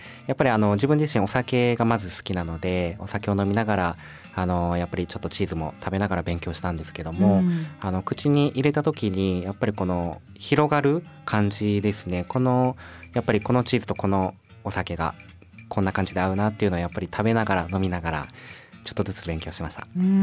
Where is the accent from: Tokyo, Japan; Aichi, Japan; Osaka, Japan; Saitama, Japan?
Aichi, Japan; Nagoya; でもやっぱりまあ自分の出身の名古屋では普通に売っていて